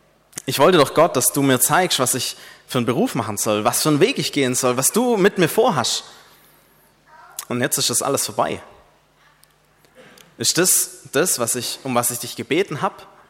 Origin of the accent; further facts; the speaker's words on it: Aidlingen, Baden-Württemberg, Germany; Ich komme nämlich hier aus Aidlingen. Ich wohne hier in Aidlingen.